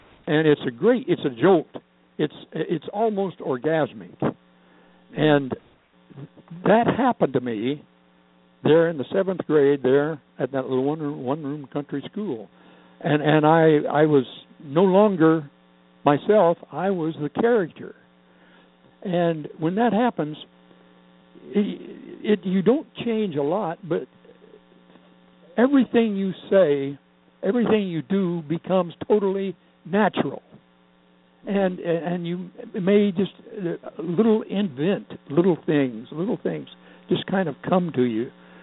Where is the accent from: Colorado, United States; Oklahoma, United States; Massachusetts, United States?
Oklahoma, United States; I was going to a little one-room country school. It was called Little Beaver, and that's a school where one teacher teaches all eight grades.